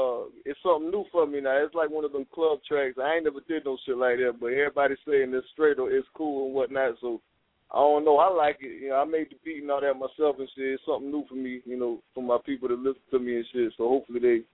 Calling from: Georgia, United States; from Georgia, man.

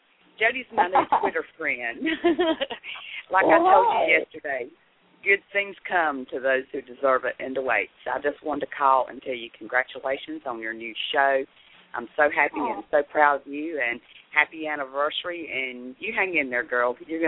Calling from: Claremont, North Carolina, United States; I'm calling from Claremont, North Carolina.

